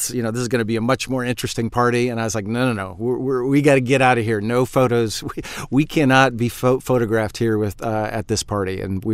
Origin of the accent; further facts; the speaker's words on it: United States; I, as an American citizen, as a professor, as somebody engaged in public policy, try to engage everywhere I can.